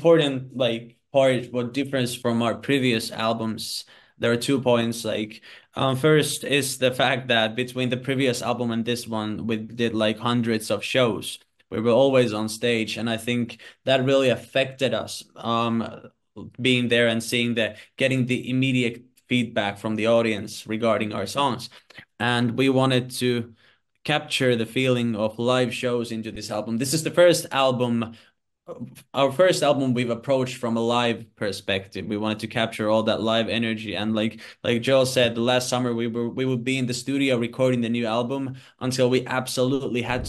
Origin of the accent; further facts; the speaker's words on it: Finland; English is a second language; We're from Finland. English is not our native language.